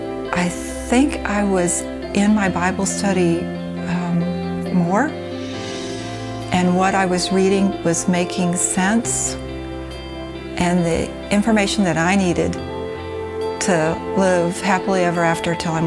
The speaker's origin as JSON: {"language": "English", "town": "Mount Vernon", "region": "Missouri", "country": "United States", "said": "I'm from Mount Vernon, Missouri."}